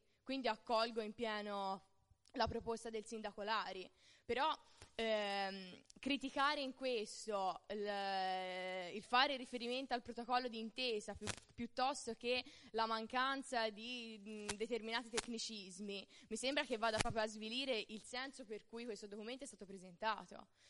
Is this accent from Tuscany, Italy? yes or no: yes; Chianni, Tuscany, Italy; del sentire di tutta la popolazione del mio paese, perché io sono di Chianni, di Laiatico, di Terricciolo, di tutti i limitrofi